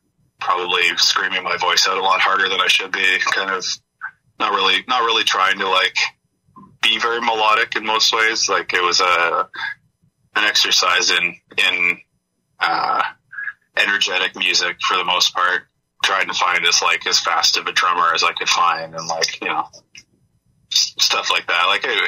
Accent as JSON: {"language": "English", "town": "Parry Sound", "region": "Ontario", "country": "Canada", "tie": "born or raised there", "also_born_or_lived": "London, Ontario / Mississauga", "lives_now": "Hamilton, Canada", "said": "I moved to Hamilton in about 2012 with my wife now. I grew up in Parry Sound, Ontario, mm-hmm. which is up in Muskoka. And I spent some time in London, Ontario. I lived with my now wife in our first apartment was in Mississauga area."}